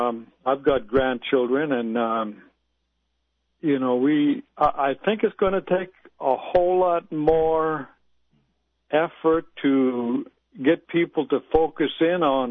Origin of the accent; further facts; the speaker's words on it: Sandpoint, Alaska, United States; but being an Alaskan Native, growing up in Sandpoint and seeing the tremendous change that has taken place concerning addiction in the villages